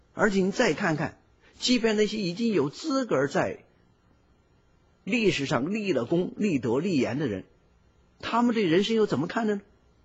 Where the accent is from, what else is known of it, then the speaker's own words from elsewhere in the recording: China; 我们中国人是比较上进啊，我们中国人勤劳勇敢